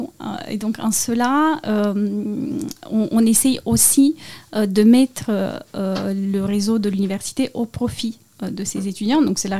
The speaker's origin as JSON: {"language": "French", "country": "Romania", "said": "Je viens d'un petit village de Roumanie et je n'avais jamais songé d'en arriver là."}